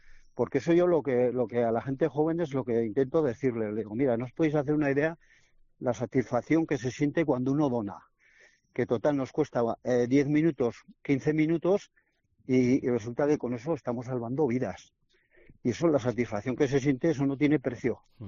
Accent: Dicastillo, Navarre, Spain; porque yo soy de Dicastillo y entonces tenemos delegación aquí y soy el delegado yo.

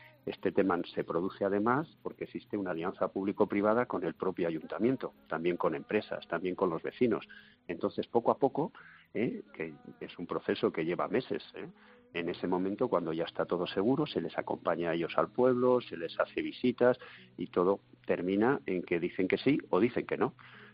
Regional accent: Soria, Castile and León, Spain; Pues mira, nosotros provenimos de Soria, ¿sabes?

